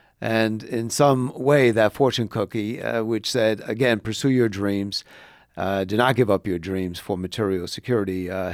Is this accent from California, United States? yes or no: no; Bronx, New York, United States; now in Indiana, United States; my mother, my brothers, and growing up in the Bronx does influence you. And, you know, it's a kind of calling card as well. I mean, there's a certain status, if you will, of saying you're from the Bronx. So, you know, we left it and we came to Indiana